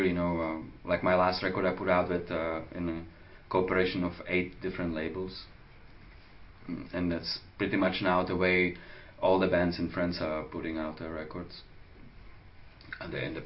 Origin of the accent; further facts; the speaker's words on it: Czechia; English is a second language; No, you know, I have a strange relationship with my home country.